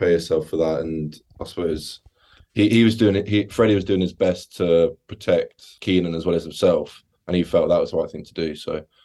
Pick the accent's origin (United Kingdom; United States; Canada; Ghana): United Kingdom; South East England; I'm from Berkshire